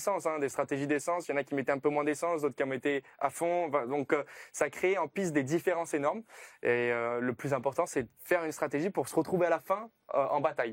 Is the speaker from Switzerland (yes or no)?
no; France; Et je pense que c'est en tant que Français